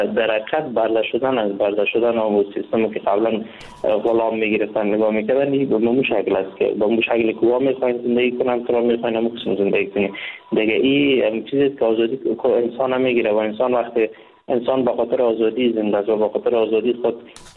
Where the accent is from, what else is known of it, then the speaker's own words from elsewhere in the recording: Afghanistan; now in India; وقتی که ما از افغانستان این طرف آمدم، با مجردی که داخل کشور هند شدم